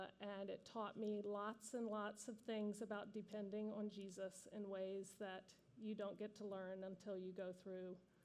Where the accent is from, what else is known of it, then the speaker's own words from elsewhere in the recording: Atlanta, Georgia, United States; now in Menlo Park, United States; we've lived out here for 22 years in Menlo Park. But long before that, I grew up in Atlanta, Georgia